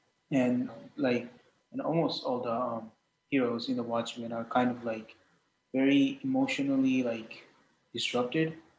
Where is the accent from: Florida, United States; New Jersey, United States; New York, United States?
New York, United States; Hudson; I'm 16, and I'm also from Hudson.